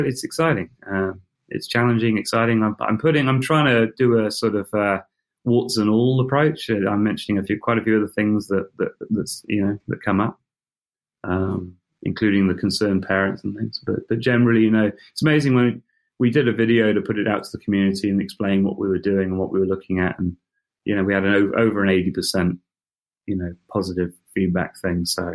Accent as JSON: {"language": "English", "country": "United Kingdom", "moved": "as an adult", "lives_now": "New Zealand", "said": "I am a Brit. I am a UK. I now have a Kiwi passport, but I am from the UK."}